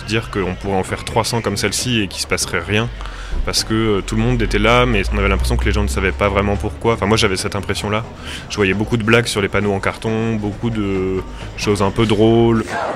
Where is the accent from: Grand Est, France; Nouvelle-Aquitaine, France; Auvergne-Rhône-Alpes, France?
Grand Est, France; Moi j'ai grandi donc dans la Marne, à côté d'Épernay, dans un milieu du coup plutôt viticole et agricole.